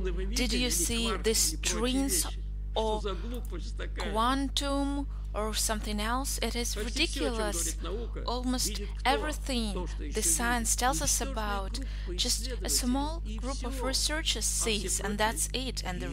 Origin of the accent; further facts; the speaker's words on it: Sergiev Posad, Moscow Oblast, Russia; I come from Sergiev Posad, and there is Lavra, and there is an academy.